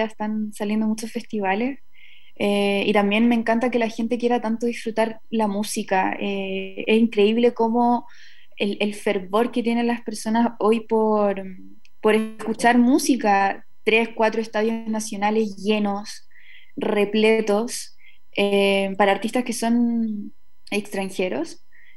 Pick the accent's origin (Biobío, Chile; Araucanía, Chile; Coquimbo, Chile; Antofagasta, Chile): Biobío, Chile; Concepción; Yo soy de Concepción y me encanta siempre volver allí para hacer cosas creativas.